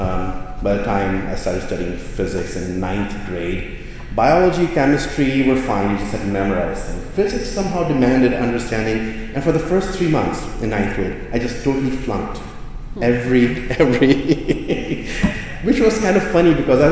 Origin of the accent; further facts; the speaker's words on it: Pakistan; I grew up in Pakistan